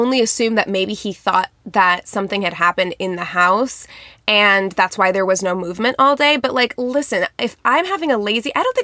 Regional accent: Midwest, United States; But, like, I'm from the Midwest where people do that.

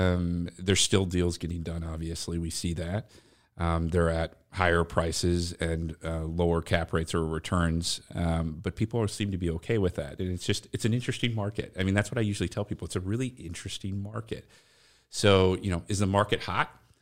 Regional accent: Rochester, Minnesota, United States; You know, I was born and raised in Rochester, just like Bucky, and I know Dylan lived very close by in Owatonna.

